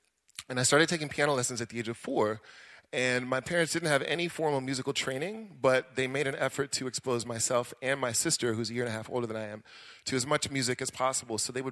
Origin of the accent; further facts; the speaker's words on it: Washington, District of Columbia, United States; born there; So I was born here in the United States, in Washington, D.C., and I sound very much like an American, but I did not really grow up, at least initially, as an American.